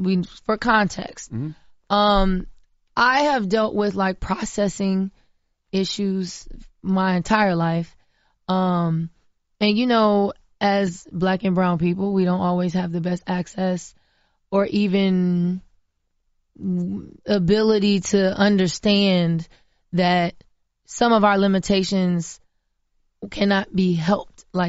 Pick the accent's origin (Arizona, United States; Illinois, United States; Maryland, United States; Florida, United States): Florida, United States; born or raised there